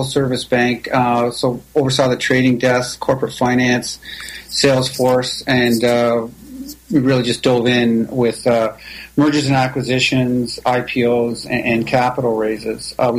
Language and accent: English; Toronto, Ontario, Canada; now in Irvine, United States; So I still actually, I'm almost 50-50 between Irvine and Toronto. I'm Canadian and American, dual citizenship.